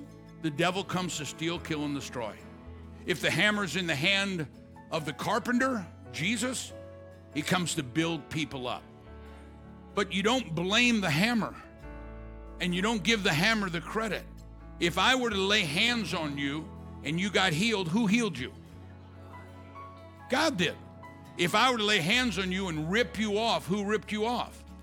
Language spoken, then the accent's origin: English; St. Louis, Missouri, United States; I'm from the hood. I'm from South St. Louis.